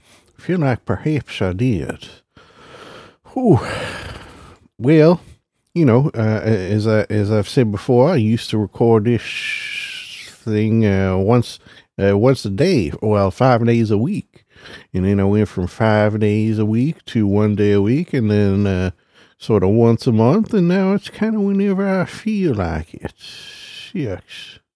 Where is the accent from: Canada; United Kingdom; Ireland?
Canada; especially as a Canadian